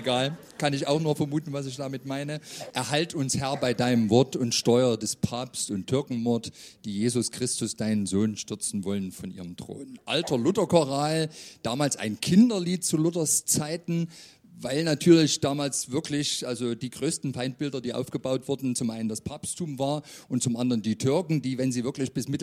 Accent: Leipzig, Saxony, Germany; Ich selber bin Leipziger

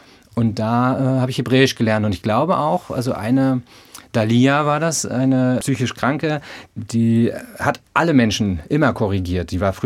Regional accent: East Germany, Germany; Also als Ossi und also was man so von dem anderen weiß und nicht.

